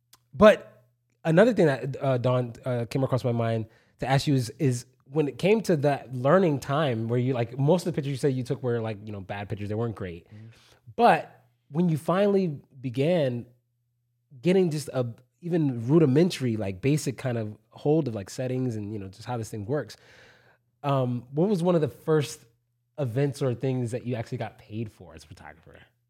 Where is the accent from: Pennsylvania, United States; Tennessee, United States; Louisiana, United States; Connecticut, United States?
Connecticut, United States; New Haven; me myself being, you know, growing up in New Haven and seeing kind of the architecture kind of layout, the landscape of the town and how it's changed over the years.